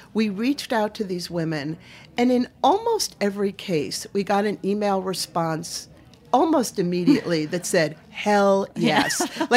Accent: Maine, United States; I'm from Maine

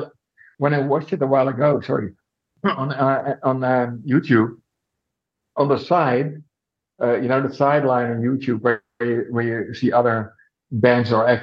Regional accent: Netherlands; And so I quickly hired a local theater in my hometown in Holland, a mid-sized country town

